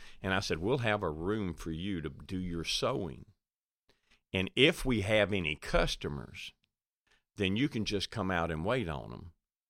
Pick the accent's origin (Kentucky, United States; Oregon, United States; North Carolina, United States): Kentucky, United States; Bowling Green; I'm from Bowling Green, Kentucky. And without my cows, none of you all have a job.